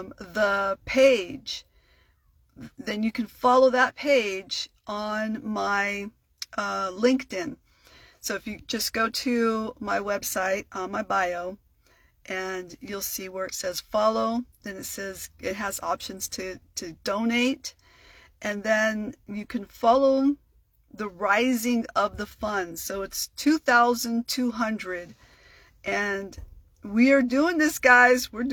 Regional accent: San Diego, California, United States; I grew up, I'm from San Diego, born and raised here in San Diego. I'm from Southeast San Diego, to be more specific.

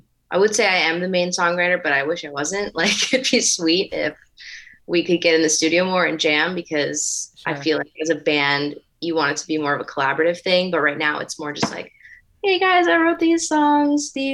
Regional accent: Los Angeles, California, United States; It's a tough town to grow up in. Like being born and raised in Los Angeles, everyone is striving for this thing

